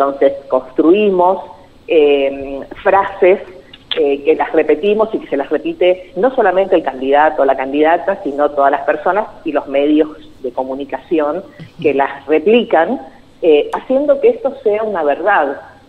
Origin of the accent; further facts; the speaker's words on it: Argentina; Nosotros como argentinos